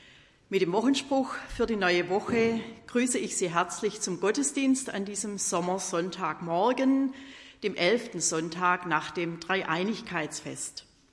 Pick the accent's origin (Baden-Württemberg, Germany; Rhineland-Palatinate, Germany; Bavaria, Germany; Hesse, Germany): Baden-Württemberg, Germany; Rothfelden; Seit November bin ich im Ruhestand und wohne mit meinem Mann in meiner Heimatgemeinde Rothfelden. Das ist ein Ortsteil von Ebhausen.